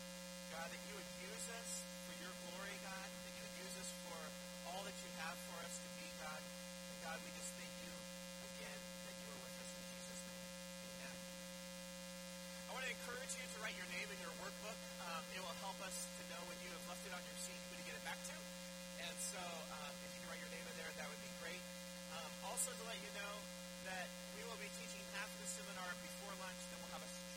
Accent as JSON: {"language": "English", "region": "Pacific Northwest", "country": "United States", "said": "We come from the Pacific Northwest."}